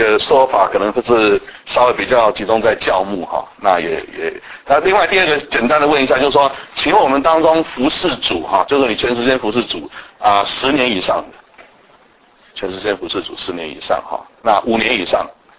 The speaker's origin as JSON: {"language": "Chinese", "region": "Taipei", "country": "Taiwan", "tie": "born or raised there", "moved": "as an adult", "lives_now": "Los Angeles, United States", "said": "我从小在一个台北市长老教会牧师的家庭长大，然后是在25岁哈出国。1985年来美国"}